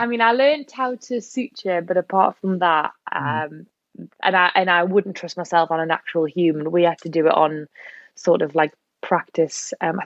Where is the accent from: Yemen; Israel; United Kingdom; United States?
United Kingdom; Newcastle upon Tyne, North East England; because I'm from Newcastle, I think, you know, the accent's a little bit different.